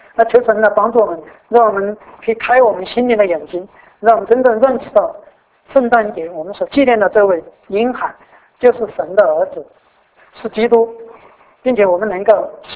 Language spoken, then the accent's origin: Chinese; China; 那对我们中国人来说，你读的那个约翰福音第一章第一节到第二节